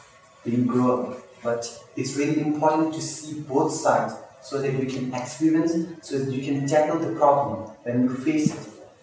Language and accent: English; India; Again, I'm from Tibet. I grew up in India, I was born in India.